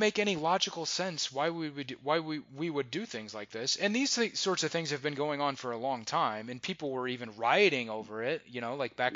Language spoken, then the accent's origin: English; Omaha, Nebraska, United States; This was in Omaha, Nebraska.